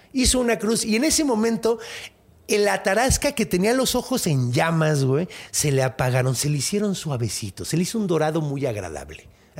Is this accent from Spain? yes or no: no; Mexico; los franceses, como los mexicanos, nos comemos lo que sea.